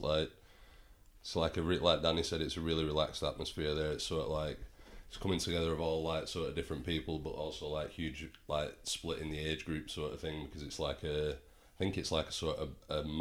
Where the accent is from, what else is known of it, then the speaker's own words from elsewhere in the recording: England, United Kingdom; living and growing up in England, it's sort of like heavily apparent in your face in quite a lot of places, especially during the World Cup.